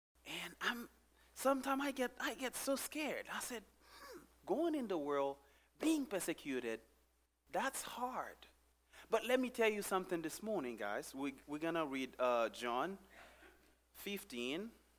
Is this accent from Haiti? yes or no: yes; Haiti; I'm from Haiti, by the way. So in Haiti, we have that joy.